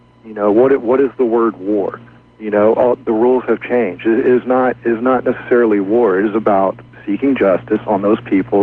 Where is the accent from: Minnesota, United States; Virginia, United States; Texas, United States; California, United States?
Texas, United States; I'm from Texas, and I'm just amazed at the people that's calling in tonight.